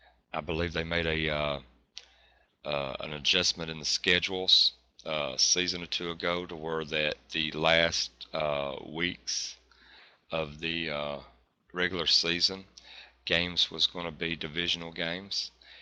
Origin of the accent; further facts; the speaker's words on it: Atlanta, Georgia, United States; I grew up Atlanta Braves fan. I grew up in Atlanta